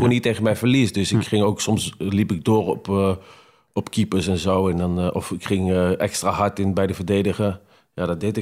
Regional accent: Arnhem, Gelderland, Netherlands; Maar ik ben opgegroeid in Arnhem met het Ajax-shirt.

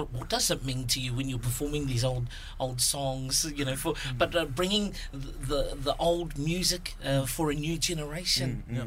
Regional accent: Porirua, Wellington, New Zealand; the times when I was growing up in Porirua

